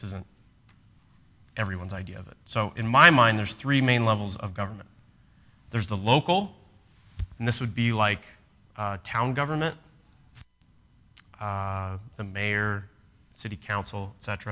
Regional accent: United States; I'm American, so I'm very pragmatic when it comes to government.

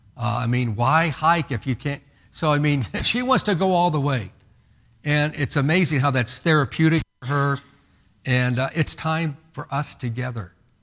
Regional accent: Indiana, United States; because that's the way I grew up in Indiana.

